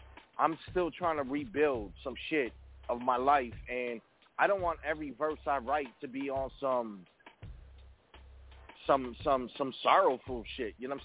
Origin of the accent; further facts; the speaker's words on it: Bronx, New York, United States; I grew up in the Bronx, and I grew up on the fifth floor of my block in my building.